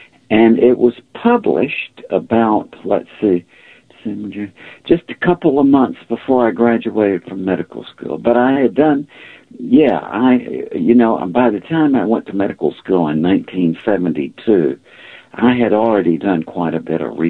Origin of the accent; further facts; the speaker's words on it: Macon, Georgia, United States; some of the people that I grew up with in Macon, Georgia, had already gone to medical school. I went to medical school in Georgia.